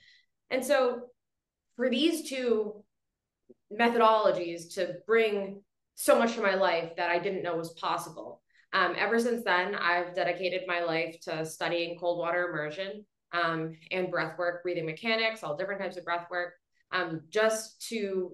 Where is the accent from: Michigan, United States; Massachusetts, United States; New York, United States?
Massachusetts, United States; Boston; moved away as an adult; now in Mexico; I'm from Boston. I so very intentionally moved from Boston to 100 degree heat in Mexico